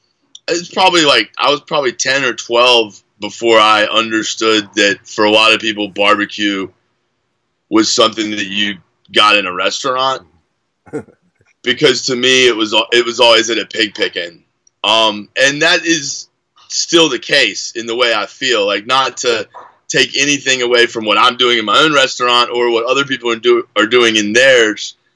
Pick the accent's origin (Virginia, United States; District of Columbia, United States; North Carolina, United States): North Carolina, United States; Fayetteville; I'm from Fayetteville, North Carolina, which is southeastern North Carolina. Home of Fort Bragg and Pope Air Force Base, so it's a big military town.